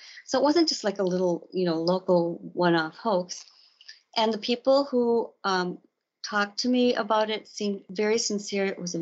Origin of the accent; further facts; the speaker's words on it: Elkhorn, Wisconsin, United States; outside of Elkhorn in southern Wisconsin. My hometown